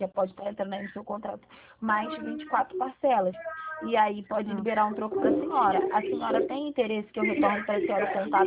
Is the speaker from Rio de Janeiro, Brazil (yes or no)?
yes; Rio de Janeiro, Brazil; Não, não sou de Santa Cruz. Eu sou do Catete.